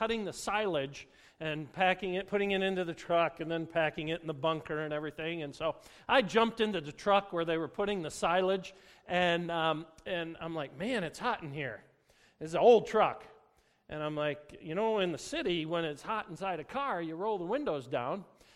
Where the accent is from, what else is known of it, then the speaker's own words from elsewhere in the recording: Saginaw, Michigan, United States; I was raised in Saginaw, Michigan, and went to high school there, and then moved and actually graduated from Sanford Meridian High School over closer to Midland.